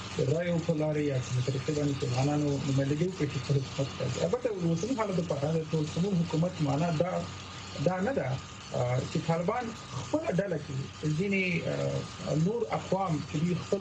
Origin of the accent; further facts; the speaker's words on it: Kandahar, Afghanistan; زه په خپله د قندهار کې لوی سوی یم، زه په خپله اهل سنا یم، سنی یم.